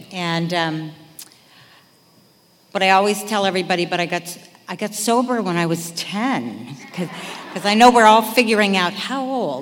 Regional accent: Manhattan Beach, California, United States; So I grew up in Manhattan Beach. I was a beach girl. That's where I took my first drink.

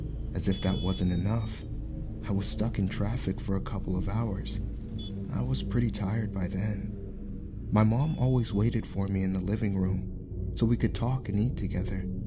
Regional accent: Philippines; I came from the Philippines.

